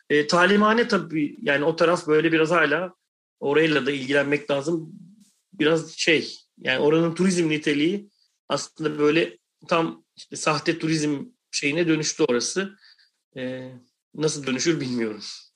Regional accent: Kadıköy, Istanbul, Turkey; biz Anadolu yakasında, ben bir Anadolu yakalıyım yani, Kadıköylüyüm.

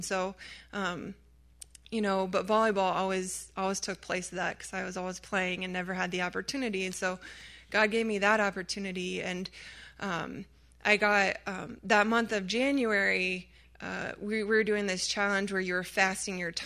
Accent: Nebraska, United States; Now, growing up in Nebraska, you know, the Texans kind of have they walk a little higher than everyone else, I think.

